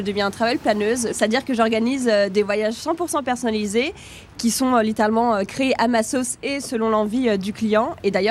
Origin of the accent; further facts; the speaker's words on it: Auvergne-Rhône-Alpes, France; moi, je suis savoyarde et du coup, la montagne, je connais un petit peu.